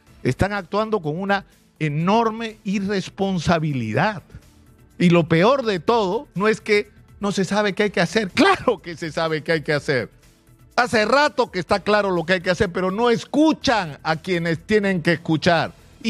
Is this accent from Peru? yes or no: yes; Peru; la necesidad de reencontrarnos como peruanos